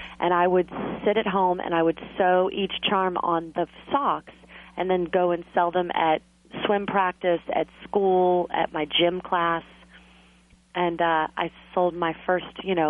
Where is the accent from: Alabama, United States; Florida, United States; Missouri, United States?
Florida, United States; Clearwater Beach; I grew up on Clearwater Beach, Florida, near Tampa on the West Coast. And, so I'm a beach girl at heart.